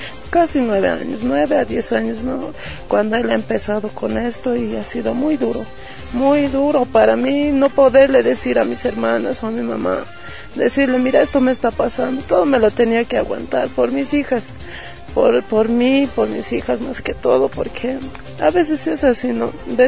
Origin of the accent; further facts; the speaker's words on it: La Paz, Bolivia; also born or lived in Santa Cruz; yo vivía en Santa Cruz, ¿no? En enero de este año me he venido a vivir aquí a La Paz, porque soy de La Paz.